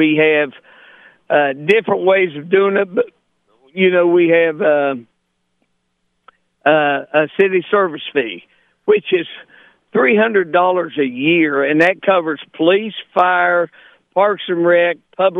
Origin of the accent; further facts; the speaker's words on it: St. Albans, West Virginia, United States; Well, when I grew up in St. Albans, I was born in 59, and in the 60s and the 70s, even the 80s